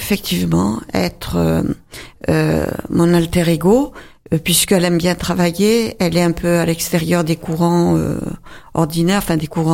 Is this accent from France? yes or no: yes; Montpellier, Occitanie, France; puisque moi je suis méditerranéenne. Je suis de Montpellier.